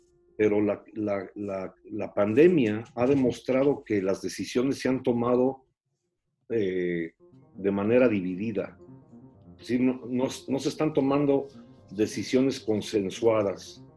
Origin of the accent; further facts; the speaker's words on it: Mexico; Y para los mexicanos, bueno, los más jocosos y divertidos decíamos